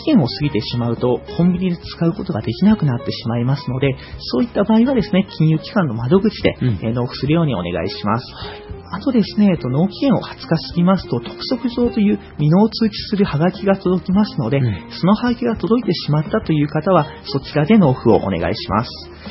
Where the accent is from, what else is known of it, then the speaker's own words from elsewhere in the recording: Numazu, Shizuoka, Japan; 自分は沼津で生まれ育って大学も県内だったので